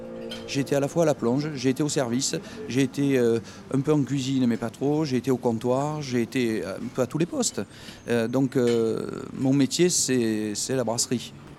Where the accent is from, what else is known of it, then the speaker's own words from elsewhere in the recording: Marseille, Provence-Alpes-Côte d'Azur, France; born there; j'habite Marseille, je suis né à Marseille